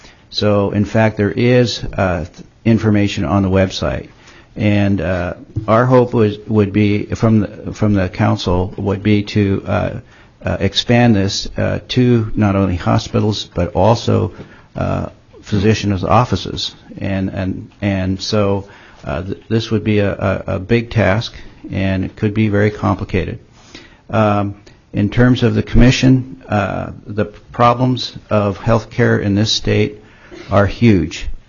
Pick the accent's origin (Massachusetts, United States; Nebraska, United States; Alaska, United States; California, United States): Alaska, United States; Wrangell; now in Juneau, United States; I'm a family physician born and raised in Wrangell, Alaska, and have lived and practiced family medicine in Juneau since 1984.